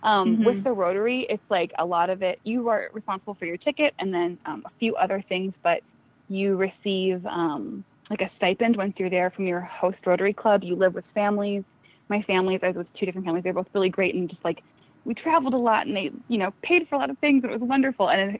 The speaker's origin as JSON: {"language": "English", "region": "Minnesota", "country": "United States", "said": "So I always say that I'm from Minnesota. That's where I am now. And yeah, that's where I'm from."}